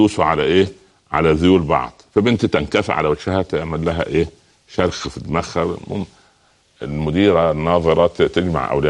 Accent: Upper Egypt, Egypt; moved away as an adult; now in Cairo, Egypt; لما جيت من الصعيد ونزلت القاهره في الستينات ادخل الجامعه

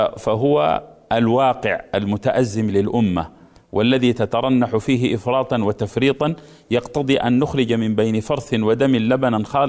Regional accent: White Nile, Sudan; من مواليد 1956 السودان محافظة النيل الأبيض.

